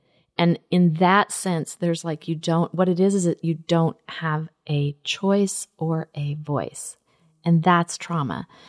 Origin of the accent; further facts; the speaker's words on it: Southern United States, United States; accent: Southern; That's my Southern accent.